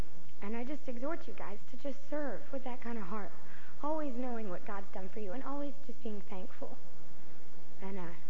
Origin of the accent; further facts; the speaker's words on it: Tennessee, United States; I'm from Tennessee, and I almost didn't come up and share because I was like, well, all these northern people don't want to hear from a little southern girl that they don't know